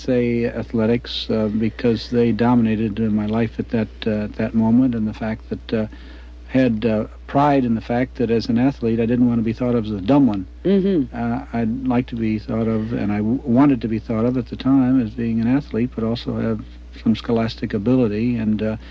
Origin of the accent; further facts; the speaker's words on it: California, United States; still be able to say that I'm a Californian